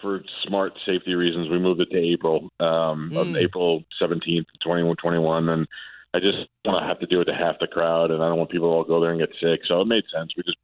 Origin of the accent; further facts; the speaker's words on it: New York, United States; when I grew up in New York, there was Scott Shannon